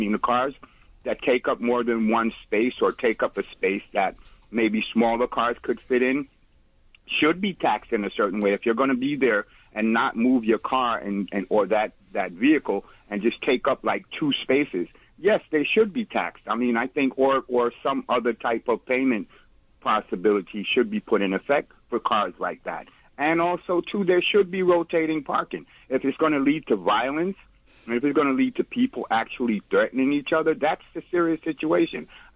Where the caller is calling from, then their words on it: Brooklyn, New York, United States; I'm calling from Brooklyn. Hi … Yes, how you doing? As a Brooklynite, I had no idea that this was going on the Upper West Side.